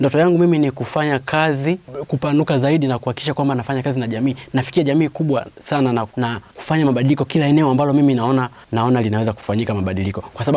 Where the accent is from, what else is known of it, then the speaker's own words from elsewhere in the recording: Mbinga, Ruvuma, Tanzania; born there; Nimezaliwa Mbinga, mkoa wa Ruvuma.